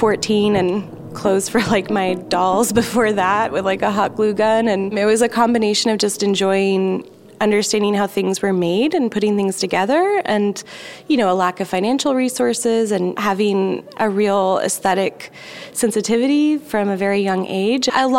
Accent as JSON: {"language": "English", "town": "Austin", "region": "Texas", "country": "United States", "tie": "born there", "also_born_or_lived": "New York", "said": "Yes, I was born in Austin, lived here until I was 2. I was in New York from about 17 to 29 for 12 years, and the draw to come back to Austin was definitely twofold."}